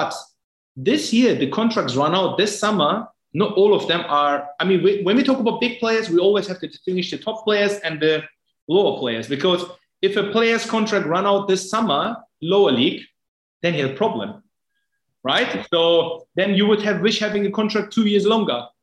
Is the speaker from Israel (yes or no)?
no; Germany; I'm coming from Germany